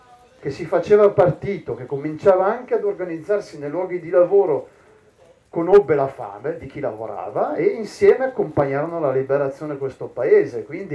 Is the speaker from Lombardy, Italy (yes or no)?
yes; Arcore, Lombardy, Italy; io sono nato e cresciuto ad Arcore